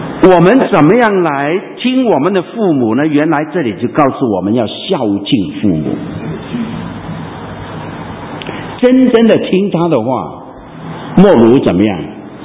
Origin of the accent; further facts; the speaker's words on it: Guangdong, China; 这广东话睡贼我们广东人 很特别的